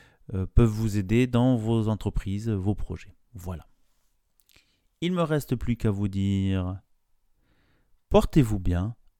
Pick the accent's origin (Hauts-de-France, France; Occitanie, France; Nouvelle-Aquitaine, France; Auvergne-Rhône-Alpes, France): Nouvelle-Aquitaine, France; Bordeaux; je me rends compte en tant que Bordelais expatrié.